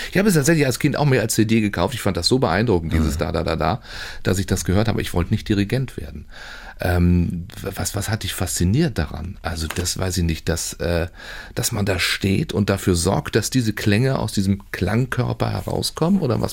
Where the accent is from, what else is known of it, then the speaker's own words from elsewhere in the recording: Baden-Baden, Baden-Württemberg, Germany; Ich bin ja tatsächlich auch Exil-Schleswig-Holstein. Ich bin ja in Baden-Baden groß geworden.